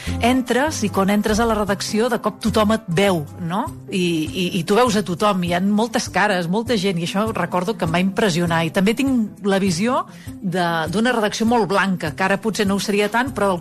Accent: Vic, Catalonia, Spain; tinc 40 anys, soc de Vic

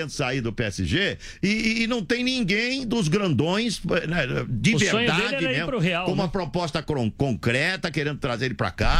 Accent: Sorocaba, São Paulo, Brazil; Isso na minha terra, na Sorocaba, é liquidação.

